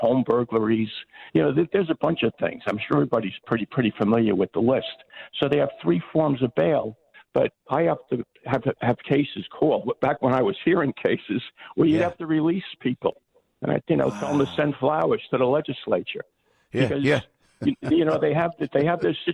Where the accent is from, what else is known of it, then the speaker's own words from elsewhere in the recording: Yonkers, New York, United States; I grew up in Yonkers, and I still live in Yonkers.